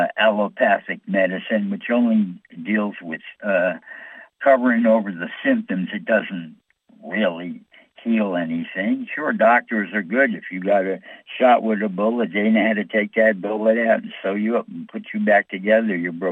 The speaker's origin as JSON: {"language": "English", "region": "New York", "country": "United States", "said": "I'm from New York, and we have a lot of shows on New York, old New York and stuff like that."}